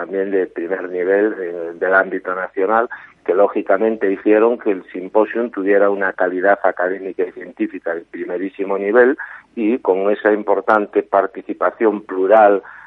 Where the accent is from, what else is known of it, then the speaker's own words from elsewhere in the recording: Galicia, Spain; yo, como gallego comprometido con mi tierra y que siempre estoy pensando en Galicia